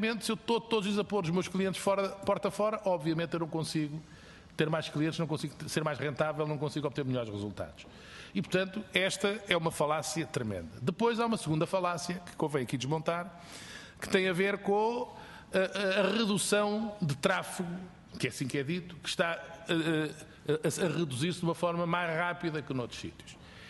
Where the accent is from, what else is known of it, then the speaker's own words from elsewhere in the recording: Coimbra, Portugal; as freguesias todas do Conselho de Góis tinham uma estação de correios. Mas a minha aldeia, que não era freguesia, tinha um postozinho de correios